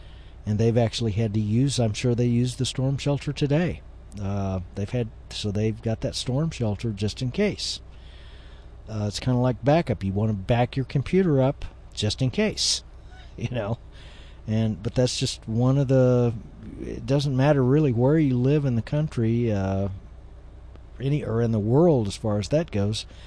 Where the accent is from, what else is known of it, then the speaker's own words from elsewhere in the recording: Kansas, United States; I was born and raised in Kansas, and I have seen tornadoes not on the ground, but I've seen them kind of from a few miles away, kind of up in the sky.